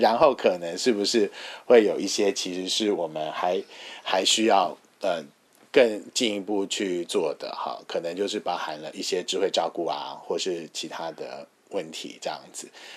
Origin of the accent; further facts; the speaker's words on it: Hualien County, Taiwan; 我们花莲人，我复原人